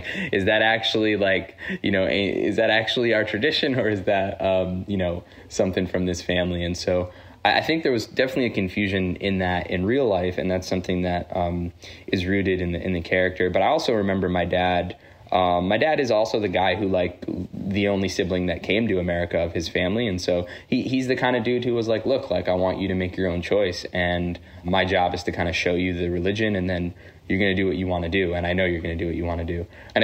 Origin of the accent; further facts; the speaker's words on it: New Jersey, United States; also born or lived in Queens, New York; I grew up in New Jersey, but I was born in New York, in Queens, and my grandparents, my mom's parents, were in Queens, and my grandfather's still there.